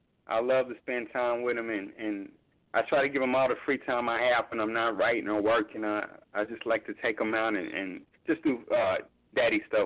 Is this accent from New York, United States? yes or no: no; California, United States; also born or lived in Arkansas; now in Dallas, United States; Oh yeah, well I grew up in California, Arkansas, and right now I'm staying in Dallas. It's been my home for a while.